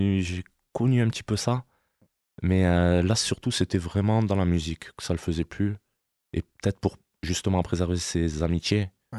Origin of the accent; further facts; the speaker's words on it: Montpellier, Occitanie, France; Pareil, plus vers chez moi, à Montpellier.